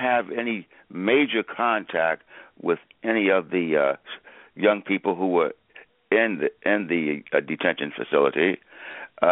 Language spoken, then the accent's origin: English; Georgia, United States; born there; Yes, I'm in Florida. I was born in Georgia, which is right next to Florida